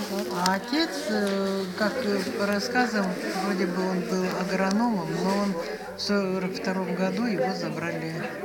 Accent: Bobrovka, Novosibirsk Oblast, Russia; born there; Родилась я 10 января 1943 года в Новосибирской области. Тогда Кемеровская область входила в Новосибирскую, общая была Сузунский район, деревня Бобровка.

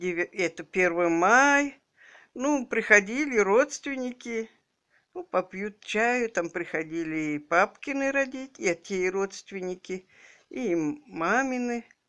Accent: Solomino, Kemerovo Oblast, Russia; Я родилась 1934 года в деревне Соломино Топкинского района Кемеровской области.

